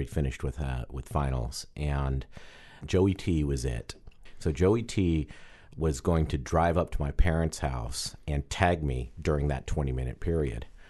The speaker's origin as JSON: {"language": "English", "town": "Spokane", "region": "Washington", "country": "United States", "tie": "born or raised there", "lives_now": "Kirkland, United States", "said": "I grew up in Spokane with the rest of these losers, and I live in Kirkland now"}